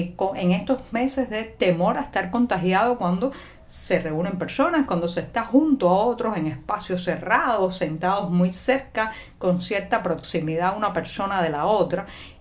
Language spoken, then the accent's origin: Spanish; Cuba; cubana, periodista, ciudadana.